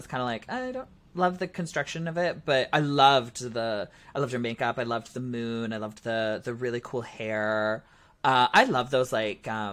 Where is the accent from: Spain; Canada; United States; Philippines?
Canada; I am the Canadian pork chop.